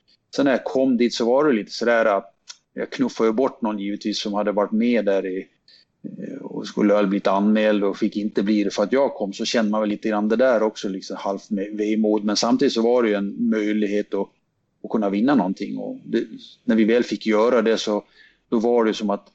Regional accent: Slite, Gotland, Sweden; det är faktiskt hemma på Gotland, och specifikt kanske till och med hemma i Slite

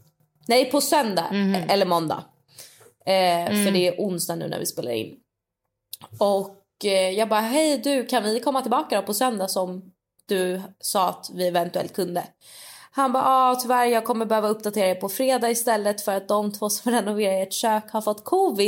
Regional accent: Sweden; Alltså när jag också bodde i Sverige.

